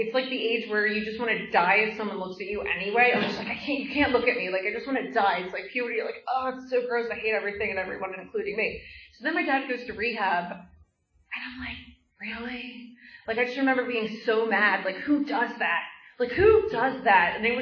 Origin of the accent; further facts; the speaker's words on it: Philadelphia, Pennsylvania, United States; But I grew up in Philadelphia. We moved there when I was 3 and a half.